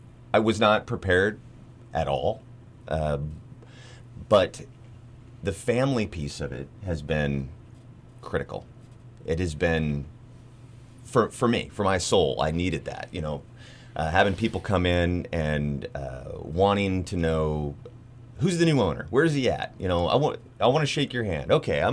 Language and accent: English; Eureka, California, United States; I grew up in Eureka, but all my family's from Fortuna and Ferndale. So I had no idea really how different the three communities are.